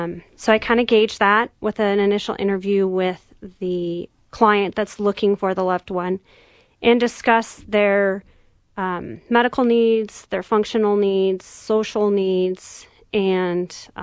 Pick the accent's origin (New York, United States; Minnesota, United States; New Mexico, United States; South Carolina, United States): New Mexico, United States; Albuquerque; also born or lived in Las Cruces; I am a native New Mexican. I was born in Las Cruces, but have lived in Albuquerque since elementary school. Grew up skiing, playing soccer.